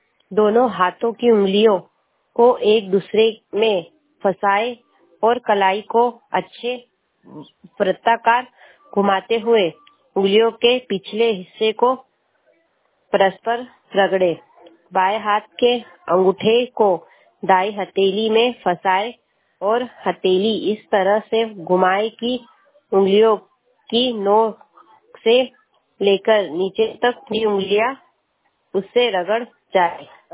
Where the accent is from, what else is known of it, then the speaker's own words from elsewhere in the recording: Chandpur, India; मैं ग्राम चांदपुर से हूँ